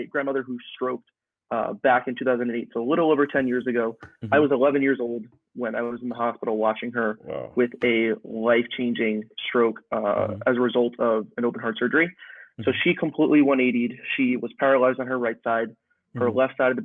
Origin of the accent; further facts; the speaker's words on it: New York, United States; If I had to describe myself, well, first off, I'm from New York.